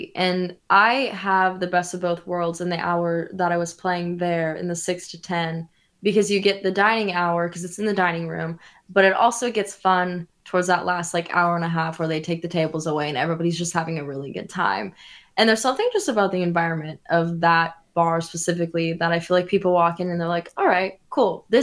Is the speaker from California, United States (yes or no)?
no; Minnesota, United States; born there; when it comes to Minnesota, I can't do it. It's my birthplace.